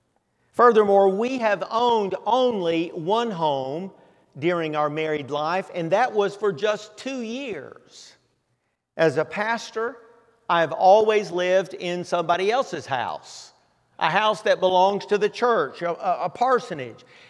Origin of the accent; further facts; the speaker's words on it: Tennessee, United States; also born or lived in Florida / South Carolina / Kentucky; I was born in Florida, I was raised in Tennessee. After Connie and I got married, a few years later, we moved to South Carolina, where I went to Bible college. We moved back to Tennessee.